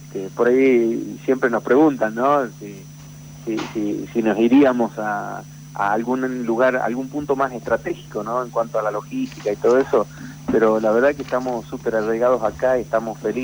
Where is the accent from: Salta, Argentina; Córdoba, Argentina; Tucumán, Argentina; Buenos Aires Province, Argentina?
Salta, Argentina; born there; nací en Salta Capital, uh-huh.